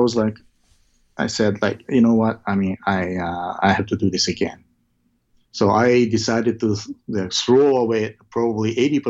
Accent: Osaka, Japan; So then I took my entire crew and cast to my hometown, Osaka, because Osaka had a lot of friends.

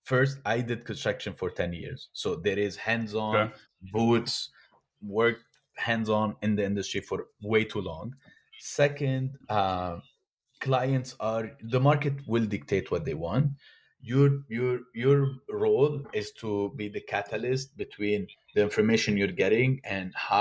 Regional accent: Florida, United States; I'm from South Florida, right? Anything in Miami, you're having your 85, 90% humidity

